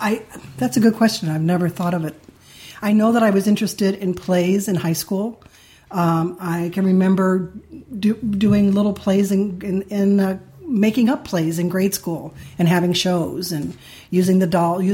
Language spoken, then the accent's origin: English; St. Louis, Missouri, United States; I'm not small. I'm from St. Louis, but lower middle class family.